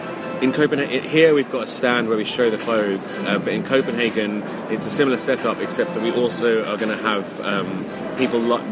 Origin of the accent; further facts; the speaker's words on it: United Kingdom; it's Bella trouser because we're British